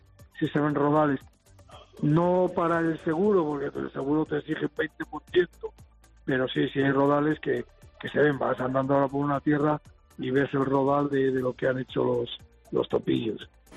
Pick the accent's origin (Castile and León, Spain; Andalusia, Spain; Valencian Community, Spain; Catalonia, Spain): Castile and León, Spain; Villalpando; de todos los pueblos de aquí, de la zona, de alrededor de Villamayor, de mi pueblo, de Villalpando